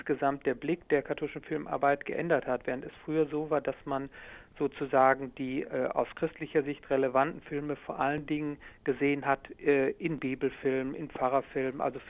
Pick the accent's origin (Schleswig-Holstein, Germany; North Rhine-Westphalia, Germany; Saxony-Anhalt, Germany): North Rhine-Westphalia, Germany; born there; ich komme zwar gebürtig aus dem Ruhrgebiet, aber bin doch inzwischen hier im Rheinland so ansässig